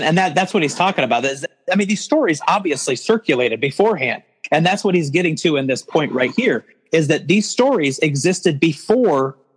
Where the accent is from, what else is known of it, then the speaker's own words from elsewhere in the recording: United States; born there; For example, I was born in the United States not long before the middle of the last century and thus grew up in the 1940s, 50s, and 60s.